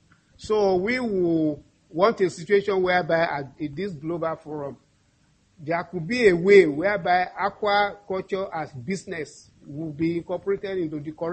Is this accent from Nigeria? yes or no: yes; Nigeria; I'm from Nigeria.